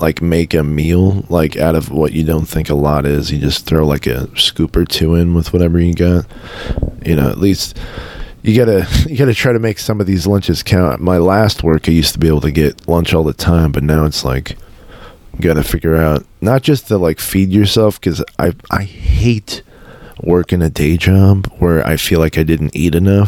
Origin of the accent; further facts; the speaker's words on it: Moss Beach, California, United States; now in Turlock, United States; A lot of people think I'm from Stockton, or think, but I'm actually from the Bay Area, the Moss Beach, right next to Half Moon Bay. But I moved to Turlock in 2012.